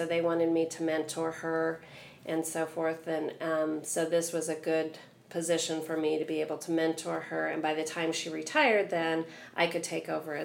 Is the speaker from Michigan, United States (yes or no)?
no; Indianapolis, Indiana, United States; born there; also born or lived in Greenfield, Indiana; I was born in Indianapolis, and for 38 years, I lived in Greenfield, Indiana, which is just east of Indianapolis.